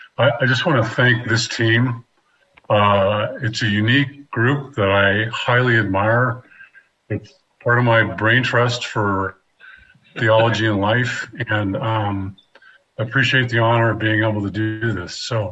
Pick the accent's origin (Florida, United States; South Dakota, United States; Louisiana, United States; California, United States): California, United States; Monterey; born there; So I was born in Monterey, California, to a natural mother who then gave me up for adoption after 10 days of having me.